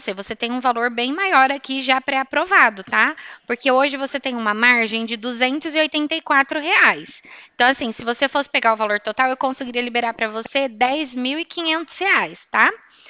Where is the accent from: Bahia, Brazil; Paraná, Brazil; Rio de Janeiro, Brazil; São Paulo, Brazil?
São Paulo, Brazil; Araçatuba; Ó, eu sou daqui de Araçatuba mesmo, tá? Eu fico aqui na General Glicério.